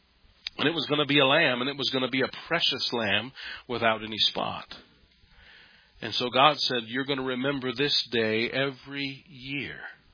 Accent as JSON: {"language": "English", "country": "United States", "tie": "born or raised there", "said": "since I was born and raised in America, when I see the word stripes"}